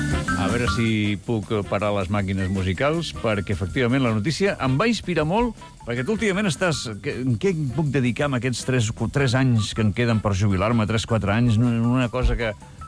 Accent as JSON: {"language": "Catalan", "region": "Catalonia", "country": "Spain", "said": "jo soc molt català"}